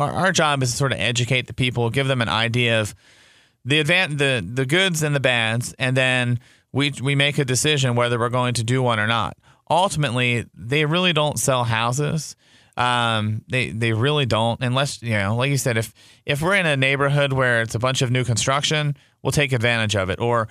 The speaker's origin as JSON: {"language": "English", "town": "Baltimore", "region": "Maryland", "country": "United States", "tie": "born or raised there", "said": "I know when I was a kid, I grew up in Baltimore"}